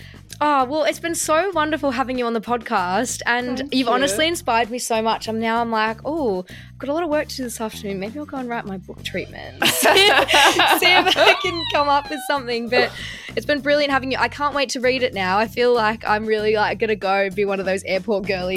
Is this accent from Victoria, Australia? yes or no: yes; Melbourne, Victoria, Australia; I'm from Melbourne